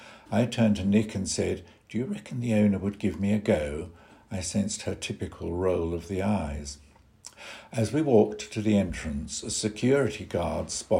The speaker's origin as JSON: {"language": "English", "region": "North West England", "country": "United Kingdom", "accent": "Scouse", "said": "so in my cheeky Scouse accent, I joked that I needed another pair to sell on."}